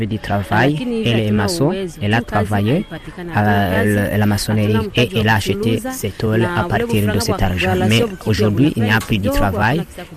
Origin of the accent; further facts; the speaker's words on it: Burundi; moved away; Ça nous amène de la nostalgie de chez nous, mais comme nous sommes des réfugiés